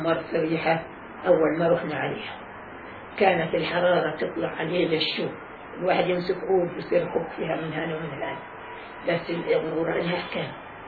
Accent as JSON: {"language": "Arabic", "country": "Palestine", "moved": "yes", "said": "والله العظيم أنا تنهى طلعنا من فلسطين"}